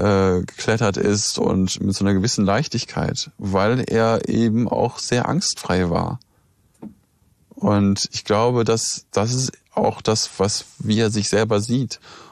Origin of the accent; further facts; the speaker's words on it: Bonn, North Rhine-Westphalia, Germany; Ich komme ja gebürtig aus Bonn und wir haben als Kinder Kastanien gesammelt.